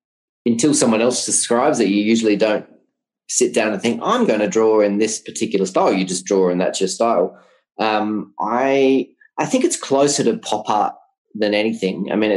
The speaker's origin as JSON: {"language": "English", "country": "Australia", "said": "And I think in Australia, obviously we're British heritage, so there's probably that influence."}